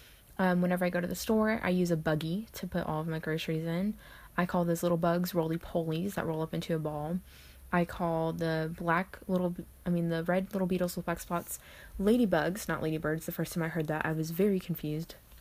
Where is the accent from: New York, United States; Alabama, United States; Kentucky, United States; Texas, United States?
Texas, United States; yes, I live in Texas. I live like an hour outside of Houston. I've always lived in Texas. I've never been outside of Texas ever before.